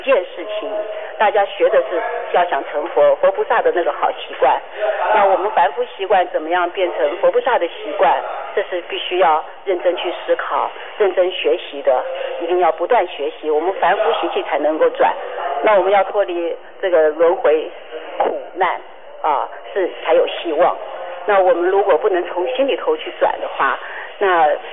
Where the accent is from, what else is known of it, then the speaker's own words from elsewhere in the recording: Taiwan; 我从台湾。